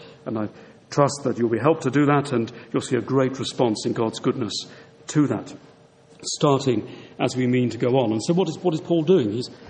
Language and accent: English; South East England, United Kingdom; By the way, I come from West Sussex, not East. Haven't come that far tonight.